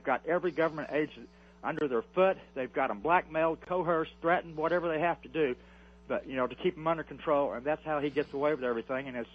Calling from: Cherryville, United States; from Cherryville.

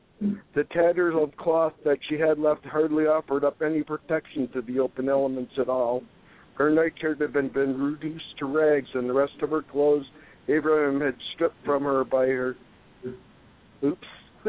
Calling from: Hanover Park, Illinois, United States; I'm calling from my home in Hanover Park, Illinois.

